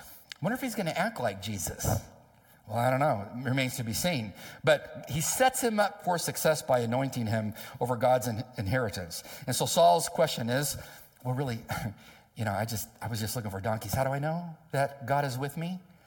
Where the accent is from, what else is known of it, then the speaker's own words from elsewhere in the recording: San Diego, California, United States; Understands California. I'm from California. Check. Understands the beach. I'm from San Diego.